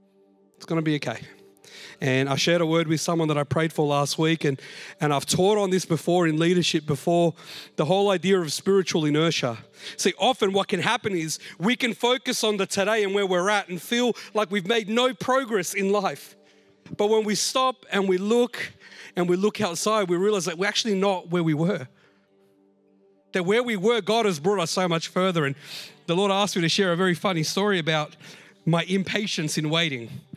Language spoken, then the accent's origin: English; Australia; I know I'm Latin American, but I'm more of an Aussie. I've grown up here, right?